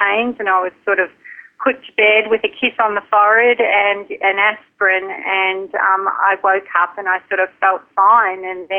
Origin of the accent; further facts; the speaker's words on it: Melbourne, Victoria, Australia; on a beautiful beach in Melbourne, Australia, which is my home country.